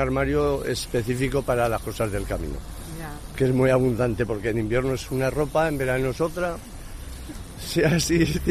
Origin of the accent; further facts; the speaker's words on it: Zaragoza, Aragon, Spain; nosotros somos de Zaragoza